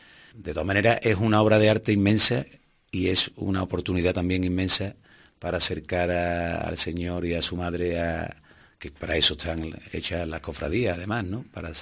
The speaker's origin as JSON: {"language": "Spanish", "town": "Seville", "region": "Andalusia", "country": "Spain", "said": "como sevillano me enorgullecía, ¿no?, ser pregonero de la Semana Santa."}